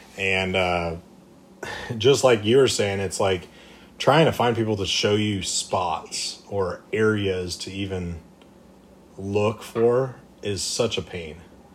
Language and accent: English; California, United States; Because I grew up here in California. So, like, what you're talking about, how, like, it's, like, almost frowned upon. That's the whole mentality that I grew up around.